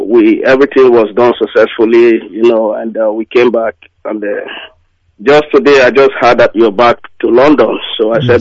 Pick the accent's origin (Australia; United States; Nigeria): Nigeria; Delta; I'm from Abu Delta State.